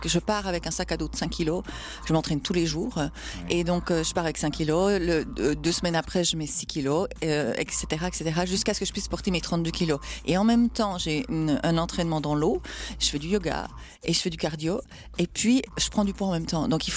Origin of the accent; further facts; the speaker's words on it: Jura, Switzerland; moi je viens du nord de la Suisse, dans le Jura, et d'un petit village.